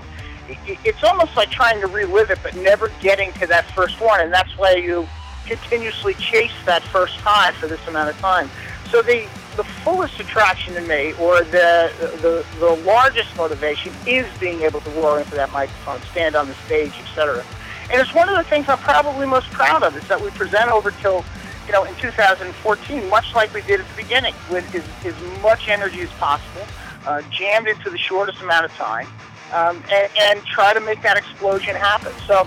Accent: New York, New Jersey area, United States; that punk rock that Dee Dee and I grew up on in the New York, New Jersey area when we were kids.

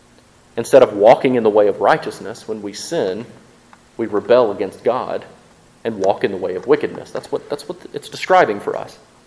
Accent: Mississippi, United States; I'm from Mississippi. We eat a lot of fried foods, right?

